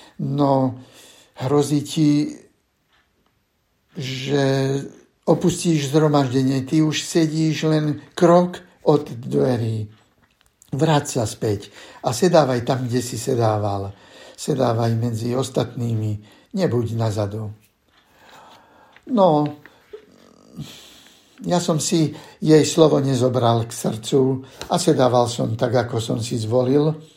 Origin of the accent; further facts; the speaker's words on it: Bratislava Region, Slovakia; Vyrastal som v neveľkom mestečku neďaleko Bratislavy, v našom dome, vo dvore, kde som vyrastal, bývalo zhromaždenie, bola tam modlitebňa.